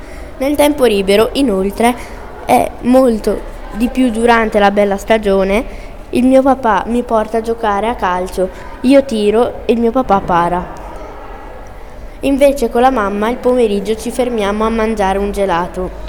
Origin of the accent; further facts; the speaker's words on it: Brescia, Lombardy, Italy; born there; Io, mia sorella e mio papà siamo nati a Brescia e la mia mamma è nata a Forma, in una città della provincia di Latina. Io e la mia famiglia siamo cristiani.